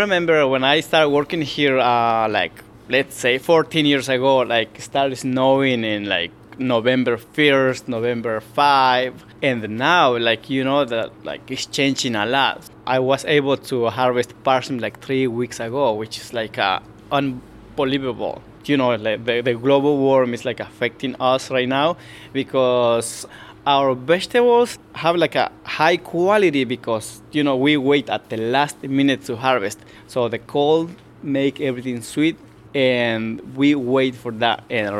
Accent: Guatemala; moved away as an adult; now in Hadley, United States; So, you know, I grew up in Guatemala. I came here when I was like 18 years old.

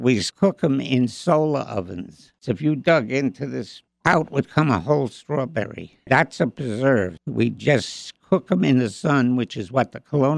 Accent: New York City, New York, United States; also born or lived in Long Island; I come from the Bronx.

